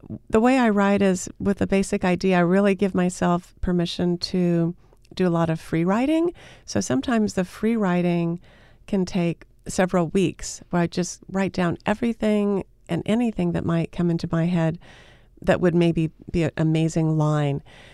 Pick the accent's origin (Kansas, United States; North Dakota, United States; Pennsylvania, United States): Kansas, United States; is a song written about when I was growing up in Kansas.